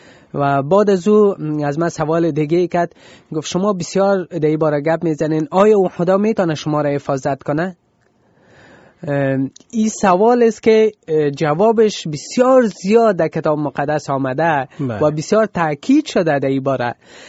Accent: Afghanistan; خداوند این برکت بزرگ به ما افغانام داده که ما بتانیم پیرو عیسی مسیح باشیم

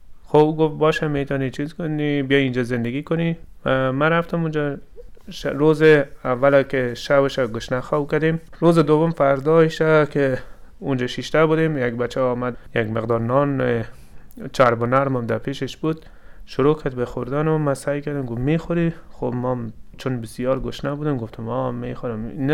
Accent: Iran; moved away; من در ایران بزرگ شدم.

